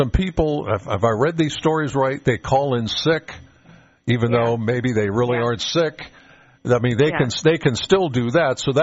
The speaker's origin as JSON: {"language": "English", "region": "Pennsylvania", "country": "United States", "said": "Should we tell Jennifer that we're from Pennsylvania and they don't seem to have a budget either?"}